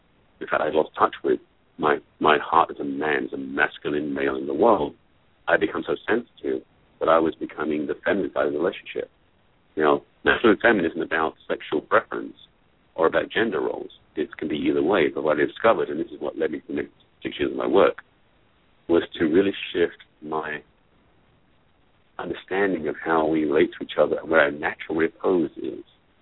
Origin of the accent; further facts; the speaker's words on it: England, United Kingdom; I was born and raised in England, and it wasn't from a very, you know, posh family